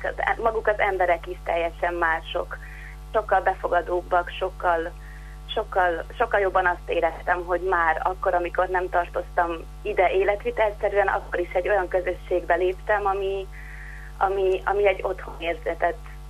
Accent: Zalaapáti, Zala, Hungary; én tényleg belecsöppentem Zalapátiba, a kicsi falucskámba, ahonnan én származom.

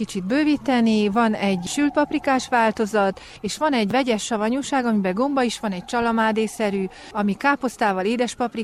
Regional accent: Praid, Harghita, Romania; Parajdról jöttem.

